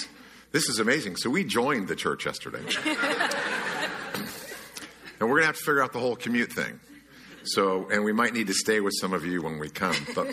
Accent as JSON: {"language": "English", "town": "Phoenix", "region": "Arizona", "country": "United States", "said": "We're from Phoenix."}